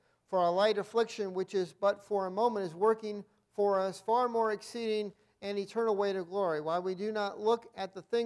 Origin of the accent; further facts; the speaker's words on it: Ohio, United States; Back in January of this year, I had the opportunity to travel back to my hometown in Ohio to see my father.